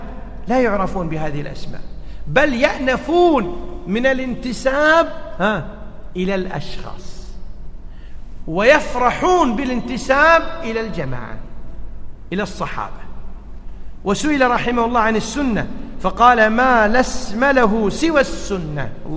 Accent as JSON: {"language": "Arabic", "country": "Kuwait", "said": "يبيع تمائم، يسميه حجب حنا عندنا بالكويت."}